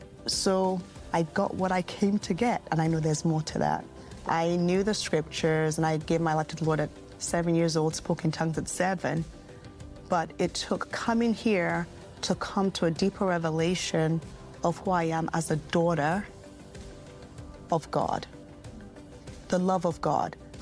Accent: Brooklyn, New York, United States; I'm also from Brooklyn, New York.

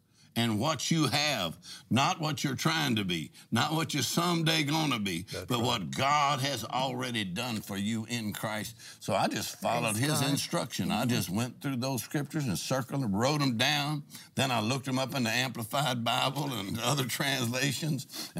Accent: Texas, United States; I said, I'm from Texas. I ate jalapeno peppers.

